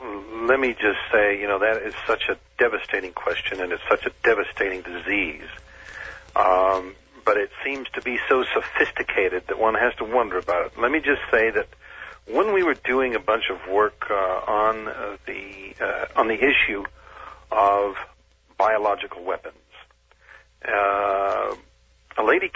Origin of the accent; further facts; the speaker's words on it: Utah, United States; And I grew up out in Utah originally, so I saw, you know, I saw the Mormons